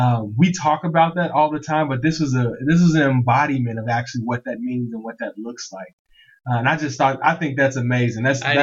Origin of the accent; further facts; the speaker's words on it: Chicago, Illinois, United States; I remember, I'm from Chicago.